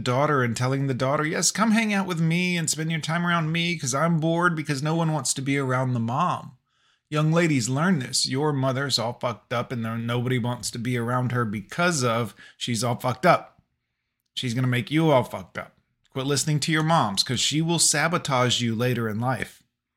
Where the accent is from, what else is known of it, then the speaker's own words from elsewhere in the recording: the South, United States; I'm from the South, guys. Bear with me here.